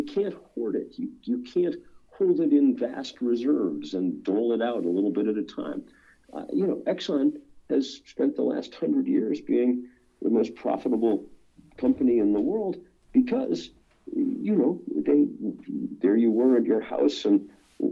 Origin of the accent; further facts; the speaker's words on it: Lexington, Massachusetts, United States; I grew up in Lexington, Massachusetts, you know, where Paul Revere came once he saw the two lanterns up there in the steeple.